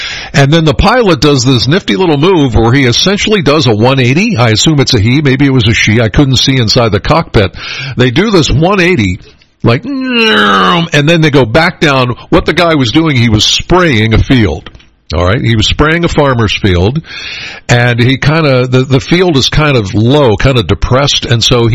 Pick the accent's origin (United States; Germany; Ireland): United States; Penns Valley, Pennsylvania; I know I'm from Penns Valley.